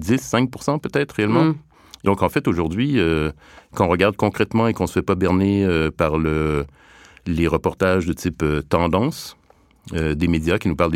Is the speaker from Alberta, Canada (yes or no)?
no; Montreal, Quebec, Canada; Donc, je viens du Québec, donc de la banlieue de Montréal.